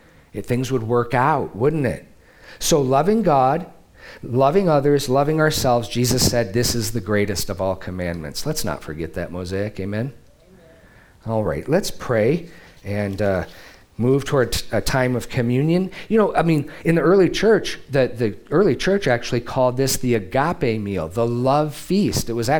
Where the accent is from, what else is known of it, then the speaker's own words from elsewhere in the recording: Midwest, United States; I always get away with it because I'm not from California. It's like, I'm from the Midwest, huh?